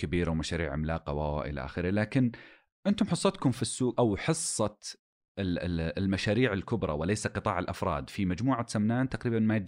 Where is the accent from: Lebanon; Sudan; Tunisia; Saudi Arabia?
Saudi Arabia; طيب لما نتكلم عن الموية عندنا في السعودية